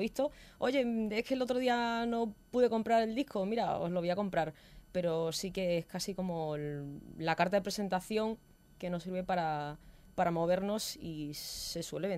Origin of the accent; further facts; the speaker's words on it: Extremadura, Spain; now in Madrid, Spain; en Extremadura, que es de donde soy, pues bueno, saqué dos discos, y bueno, pues un día decidí hace 2 años marcharme a Madrid